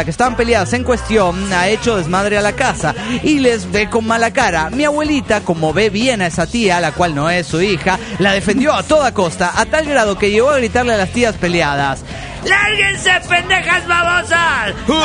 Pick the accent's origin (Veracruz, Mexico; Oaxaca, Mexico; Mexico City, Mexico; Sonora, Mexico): Oaxaca, Mexico; de Oaxaca, México.